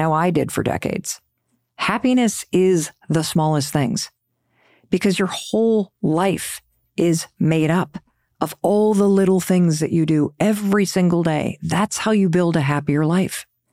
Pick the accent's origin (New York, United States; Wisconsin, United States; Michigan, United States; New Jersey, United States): Michigan, United States; When I was really little, my parents were constantly working on this fixer-upper where I grew up in Western Michigan.